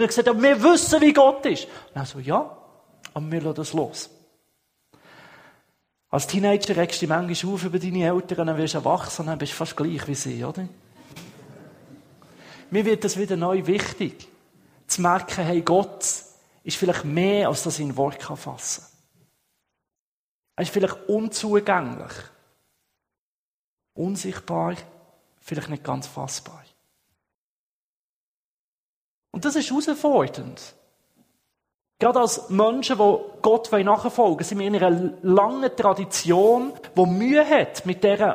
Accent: Ostermundigen, Bern, Switzerland; also born or lived in Schaffhausen; now in Winterthur, Switzerland; Ich bin ursprünglich Berner in Ostermundigen aufgewachsen. Es hat mich auf Schaffhausen verschlagen, wo ich hier ein ICF aufbauen und leiten durfte. Und jetzt in Winterthur.

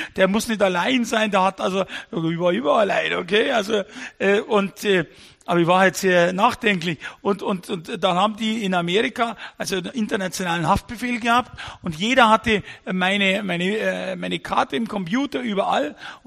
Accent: Bavaria, Germany; Also wenn man bei uns in Bayern aufwächst und ist katholisch, so wie ich das bin

